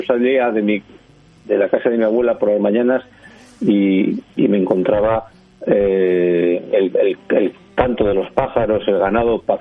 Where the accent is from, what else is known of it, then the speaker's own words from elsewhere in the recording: northern Spain, Spain; yo vengo del mundo del folclore de mi tierra, del folclore del norte de España, ¿no?, de estas tierras norteñas